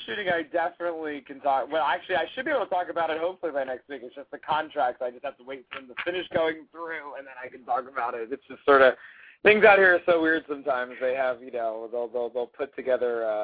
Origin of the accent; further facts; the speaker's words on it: Philadelphia, Pennsylvania, United States; because I'm from Philly, so I'd say Andrea